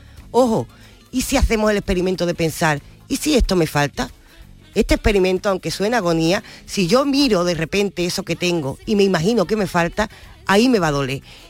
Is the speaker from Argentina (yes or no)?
no; San Fernando, Andalusia, Spain; now in Seville, Spain; a mí me ha pasado al salir de mi tierra, fíjate tú, yo llegué aquí queriendo ver todo lo de Sevilla por bonito y después hice el ejercicio de, al volver a San Fernando